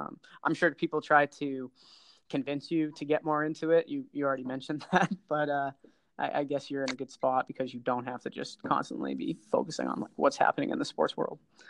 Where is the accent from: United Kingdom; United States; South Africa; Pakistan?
United States; Boston, Massachusetts; Yeah, I'm from Boston area